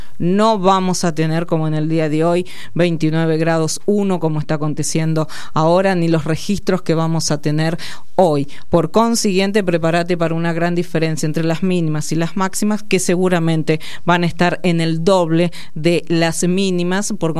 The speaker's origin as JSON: {"language": "Spanish", "country": "Argentina", "said": "Ese es el verdadero premio que podemos llegar a tener como argentinos y argentinas"}